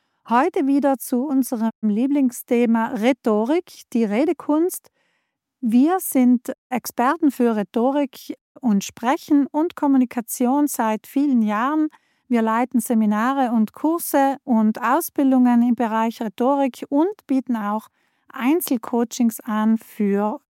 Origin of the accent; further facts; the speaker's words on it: Trentino-Alto Adige, Italy; Ich komme auch aus Südtirol